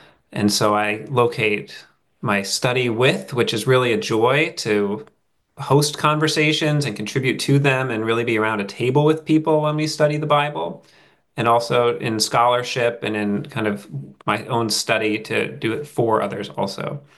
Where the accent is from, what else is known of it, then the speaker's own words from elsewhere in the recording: Wheaton, Illinois, United States; now in North Carolina, United States; And before that, I'm from Wheaton, Illinois. And I grew up in the shadow of Wheaton College, where my mom taught.